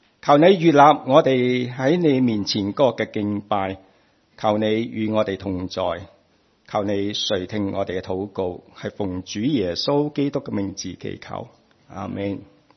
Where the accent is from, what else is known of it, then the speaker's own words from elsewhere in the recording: Hong Kong; now in New Zealand; 我一直从香港嚟到纽西兰嘅时候